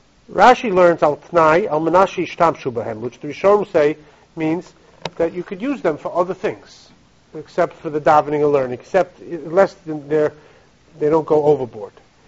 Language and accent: English; Flatbush, New York, United States; I grew up in Flatbush, so on East 28th Street.